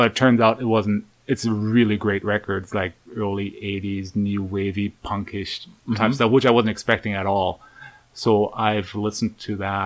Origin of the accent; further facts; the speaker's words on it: Germany; now in Winnipeg, Canada; I started in Germany, like I grew up in Germany.